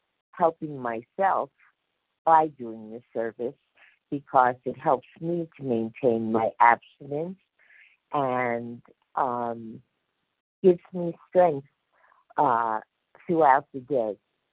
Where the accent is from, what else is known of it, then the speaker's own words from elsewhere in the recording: New York, United States; now in Mexico; And I'm from New York, presently in Mexico.